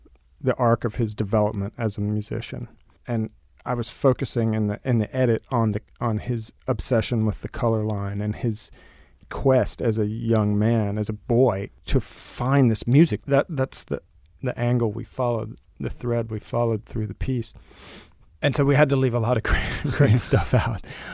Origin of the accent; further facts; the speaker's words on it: Del Rio, Texas, United States; I grew up in Del Rio, Texas, went to public schools.